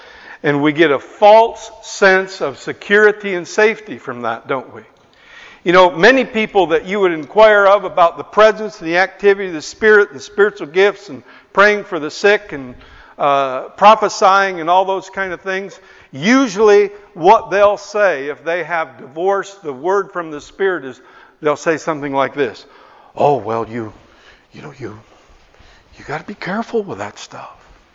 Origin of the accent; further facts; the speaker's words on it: Northern Ireland, United Kingdom; Oh, well, you know, we're from Northern Ireland and we're...